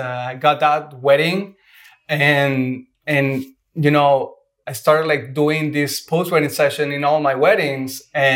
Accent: Venezuela; Well, she's from Colombia, and I'm from Venezuela, but we met in Venezuela.

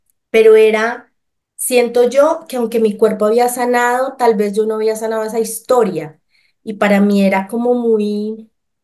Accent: Boyacá, Colombia; moved away as an adult; now in Bogotá, Colombia; toda una joven de 19 años, feliz en Bogotá. Pues yo soy boyacense, entonces me vine a Bogotá a vivir una vida como súper chévere en la metrópoli.

